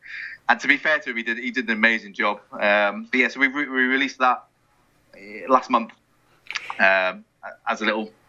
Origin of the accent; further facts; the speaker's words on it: Wales, United Kingdom; I'm from Wales originally, from a little town in the middle of Wales, and I was playing in bands around that area for a few years